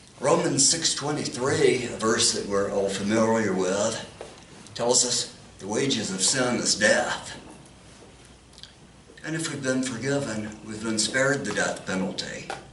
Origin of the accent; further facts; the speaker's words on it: Kingsport, Tennessee, United States; moved away as an adult; also born or lived in Johnson City / Houston; I grew up in Kingsport, born in Johnson City, grew up in Kingsport, went to undergraduate college in Bristol. So from that area, but I lived for almost 40 years in Houston. Now I've moved back.